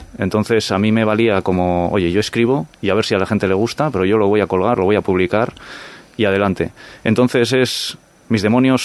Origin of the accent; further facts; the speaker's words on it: Izarra, Basque Country, Spain; also born or lived in Bilbao; Soy de Izarra, soy de Alavés. Yo, o sea, soy orgulloso de haber nacido en Bilbao, pero yo he vivido toda la vida en mi pueblo, en Izarra. Luego me pasé a Vitoria